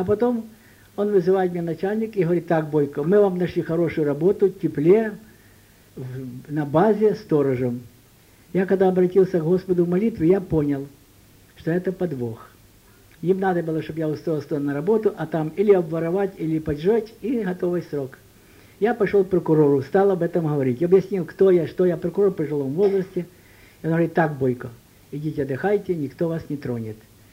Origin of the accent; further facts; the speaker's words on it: Voznesensk, Mykolaiv Oblast, Ukraine; Потому что я родом из Вознесенска.